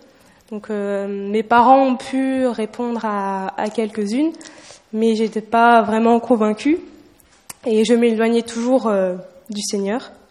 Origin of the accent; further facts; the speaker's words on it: Colmar, Grand Est, France; je suis originaire d'Alsace, et donc plus précisément de Colmar, dans le Haut-Rhin. Donc, je suis fille de la fille de Anne et de Christian, qui étaient pasteurs en Alsace.